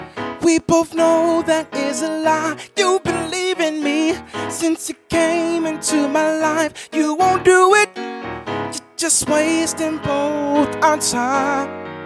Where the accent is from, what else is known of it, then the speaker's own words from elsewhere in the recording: Southern US, United States; from what I've noticed growing up in the South and just coming out here